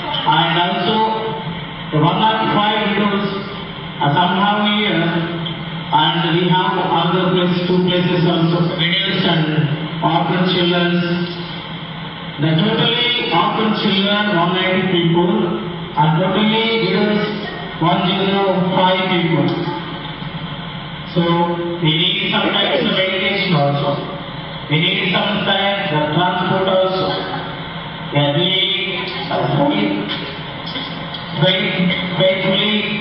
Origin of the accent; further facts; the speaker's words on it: India; English is a second language; from India, the Ambulance Ministries.